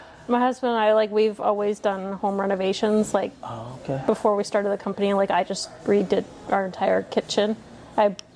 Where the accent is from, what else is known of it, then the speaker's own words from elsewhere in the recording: Red Deer, Alberta, Canada; I'm from Red Deer.